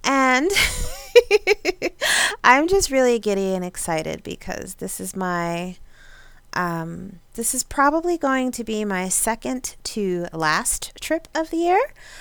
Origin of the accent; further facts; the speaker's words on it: New York, United States; now in Michigan, United States; whether you're in the northeast, which is, I grew up in New York, or if you're in the Midwest, where I have been for several years